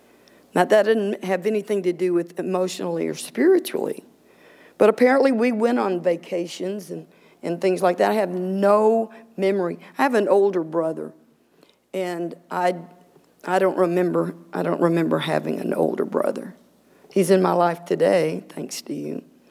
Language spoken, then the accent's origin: English; Texas, United States; I got to look good, partly because I'm from Texas.